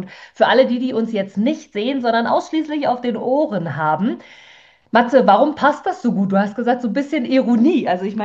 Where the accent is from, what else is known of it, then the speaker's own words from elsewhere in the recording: Berlin, Germany; weil ich aus dem Süden von Berlin komme. Von daher ist so ein bisschen auch meine Heimat in deinem Projekt verankert.